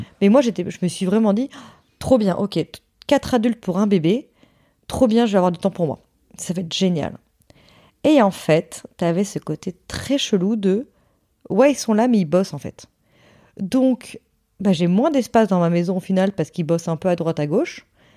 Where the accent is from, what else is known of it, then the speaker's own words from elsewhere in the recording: Hossegor, Nouvelle-Aquitaine, France; on est parti dans le sud-ouest chez moi, à Osgore